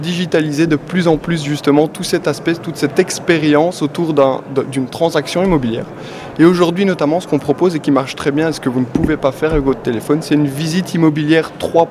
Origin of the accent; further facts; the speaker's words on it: Belgium; accent: Belgian; On entend l'accent, et je suis fier de mon accent belge